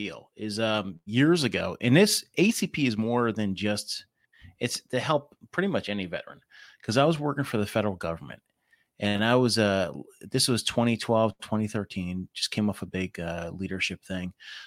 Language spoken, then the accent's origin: English; New Jersey, United States; I'm from Jersey, and my dad's from Brooklyn originally.